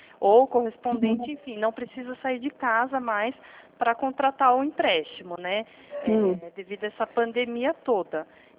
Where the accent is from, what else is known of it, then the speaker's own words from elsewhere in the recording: São Paulo, Brazil; Eu sou de Atibá, interior de São Paulo.